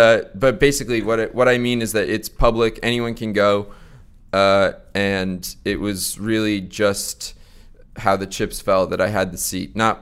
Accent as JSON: {"language": "English", "region": "Connecticut", "country": "United States", "said": "I am from Connecticut. I'm a Yankee."}